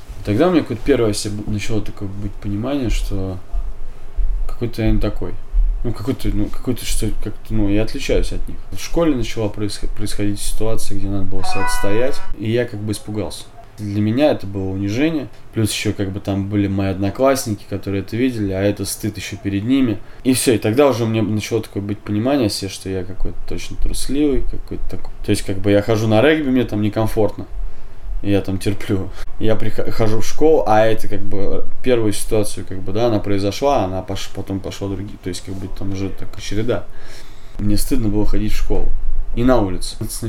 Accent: Moscow, Russia; Я из Москвы, достаточно обеспеченной семьи.

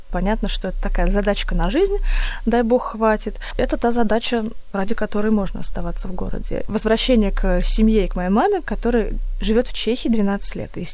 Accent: Voronezh, Voronezh Oblast, Russia; Я говорю, я из Воронежа.

